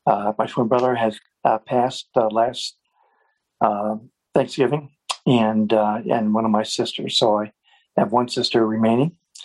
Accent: Grosse Ile, Michigan, United States; Sure. Well, I grew up in Gross Eel, Michigan. For those that don't know, that's the downriver area.

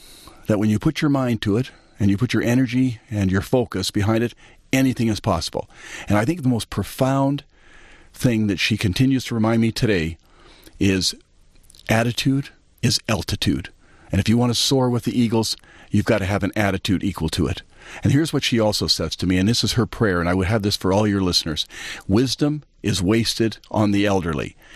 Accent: Red Deer, Alberta, Canada; born there; I was born in Red Deer, Alberta in 1954 in a very small town south of Edmonton, Alberta.

